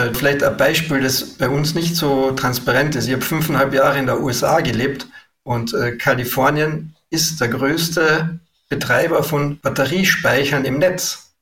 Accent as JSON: {"language": "German", "country": "Austria", "lives_now": "Germany", "said": "Also meine Hoffnung als Österreicher, der in Deutschland lebt und der glaubt, dass wir einen starken europäischen Kontinent brauchen"}